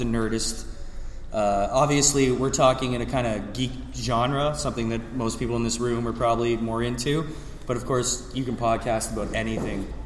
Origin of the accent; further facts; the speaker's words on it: Canada; They're American, they like to get drunk and talk about comics. I'm Canadian